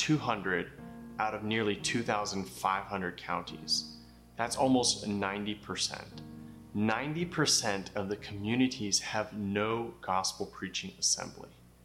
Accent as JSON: {"language": "English", "country": "Poland", "tie": "born or raised there", "said": "And I grew up in Poland"}